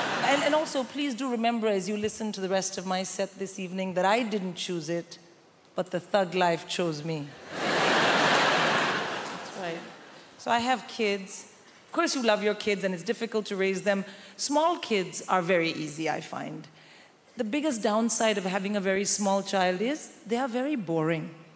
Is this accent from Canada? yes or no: no; India; I'm born and raised in India.